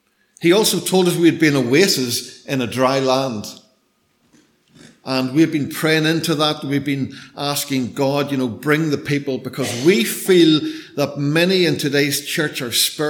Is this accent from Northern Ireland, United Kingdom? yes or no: yes; Belfast, Northern Ireland, United Kingdom; And yes, I'm from Belfast, so we would normally say, what about you?